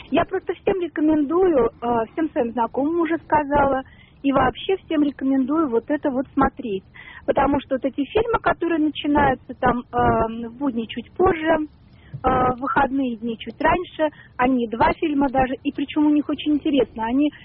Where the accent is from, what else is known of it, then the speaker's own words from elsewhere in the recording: Moscow, Russia; я из Москвы.